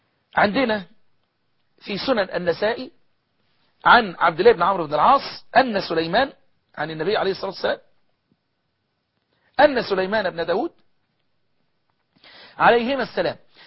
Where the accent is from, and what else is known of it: Egypt